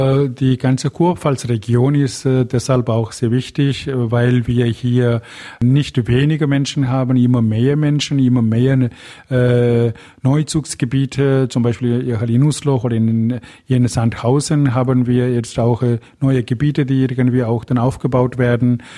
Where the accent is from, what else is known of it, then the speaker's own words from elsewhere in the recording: India; German is a second language; moved away as an adult; now in Germany; ich komme aus Indien, ich bin ein Tamile und ich bin viele Jahre bei den Steilmissionaren gewesen.